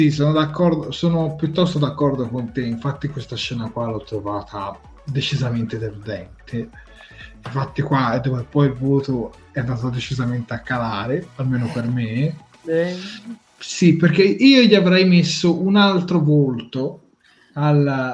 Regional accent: Tuscany, Italy; specifichiamo che noi siamo toscani

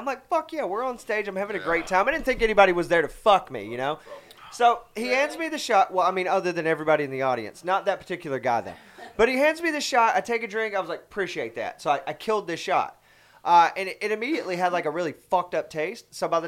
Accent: Alabama, United States; I'm from Alabama.

